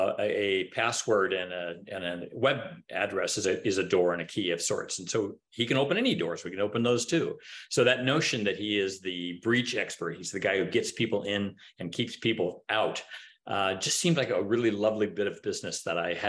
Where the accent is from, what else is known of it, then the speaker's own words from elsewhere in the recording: Portland, United States; I really, really wanted to set a book in Portland. I hadn't done it in a very long time because it's my hometown.